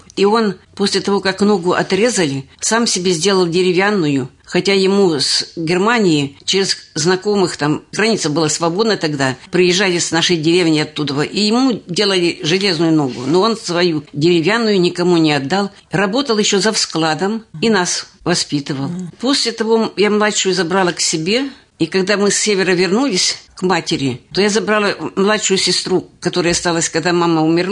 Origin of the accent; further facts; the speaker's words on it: Imstychovo, Zakarpattia Oblast, Ukraine; Родилась в Закарпатье, село Имстичево, Иршавский район, Украина. Ну, тогда еще не было Украина. Потом в 60-м году назвали Закарпатская Украина. Я закончила там 7 классов.